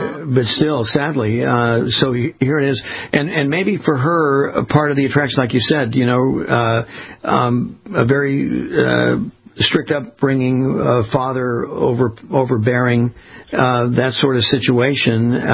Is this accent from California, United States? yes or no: yes; California, United States; being a former Marine and growing up around Navy officers in California